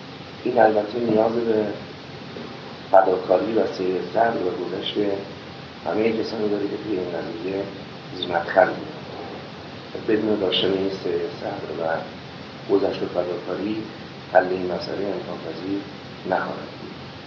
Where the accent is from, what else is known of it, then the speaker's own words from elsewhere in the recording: Iran; ما ایرانی هستیم و از وضع سیاسی ایران اطلاع کافی داریم